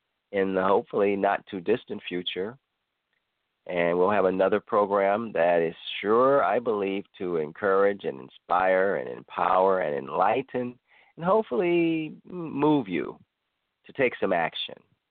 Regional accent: Cleveland, Ohio, United States; a shout out especially to my hometown in Cleveland and surrounding areas

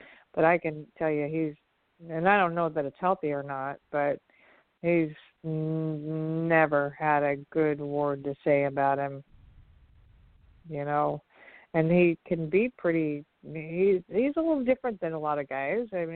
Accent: Midwest, United States; we're from the Midwest originally

